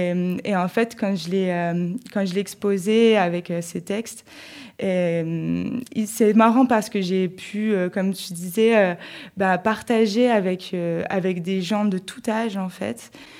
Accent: France; On est français, donc on vient d'un pays qui est très peuplé depuis très longtemps.

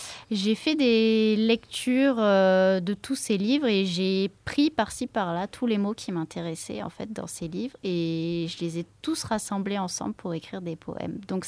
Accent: Provence-Alpes-Côte d'Azur, France; Alors moi, je viens de la région de Sisteron, donc qui n'est pas du tout loin, de l'autre côté de la montagne.

